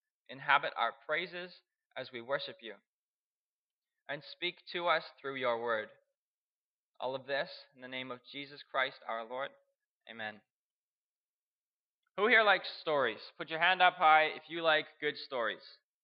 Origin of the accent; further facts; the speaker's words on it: Winnipeg, Manitoba, Canada; I am from Winnipeg, Manitoba. I am 22 years old.